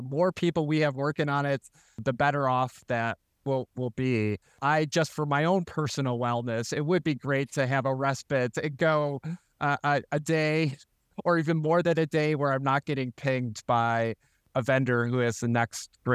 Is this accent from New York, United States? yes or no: yes; Rochester, New York, United States; So I was born and raised in Rochester, and I love this community.